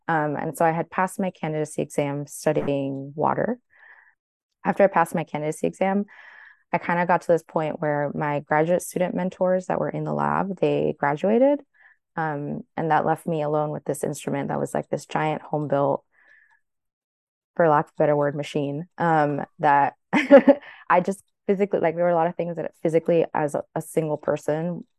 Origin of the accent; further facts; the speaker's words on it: Miami, Florida, United States; I grew up in Miami, so I am Latina. My family is in Colombia.